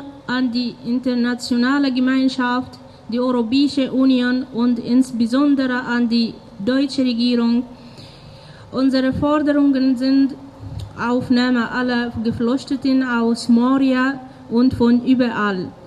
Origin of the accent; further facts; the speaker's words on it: Sudan; Ich komme aus dem Sudan.